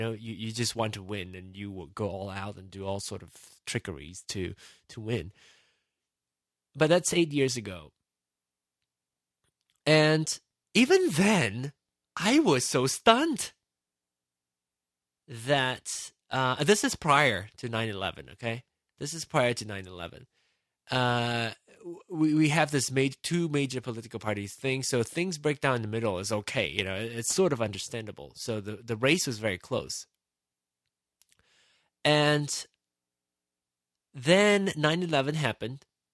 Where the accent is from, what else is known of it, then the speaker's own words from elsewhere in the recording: Malaysia; now in United States; I grew up in Malaysia, you know? I did not grow up here.